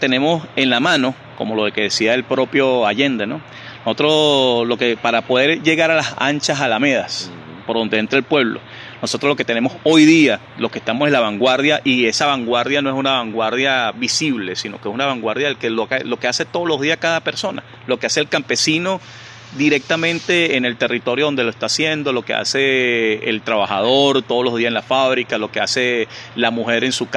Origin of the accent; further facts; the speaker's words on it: Sarare, Lara, Venezuela; vengo de la comuna del Maizal, que es un territorio comunal que se encuentra ubicado en el municipio de Simón Planas, en el centro occidente del país, en el estado Lara. La población se llama Sarare